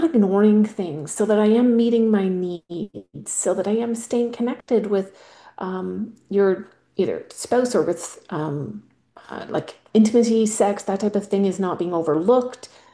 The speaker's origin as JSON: {"language": "English", "country": "Canada", "said": "As you may or may not know, I am from Canada."}